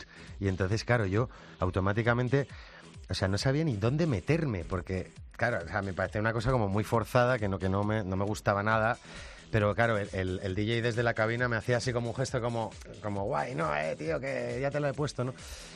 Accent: San Sebastián, Basque Country, Spain; ni siquiera he discutido bajo la lluvia y eso que soy de Donosti.

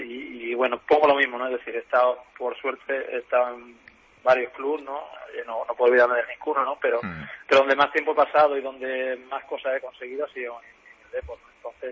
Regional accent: Jerez de la Frontera, Andalusia, Spain; Vivo en Jerez, aquí en mi tierra, sí, sí.

